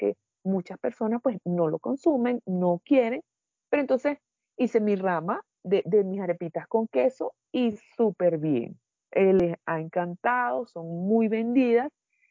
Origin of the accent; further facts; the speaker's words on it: Venezuela; now in Colombia; acuérdate que yo soy venezolana, pero yo tengo un público que es colombiano.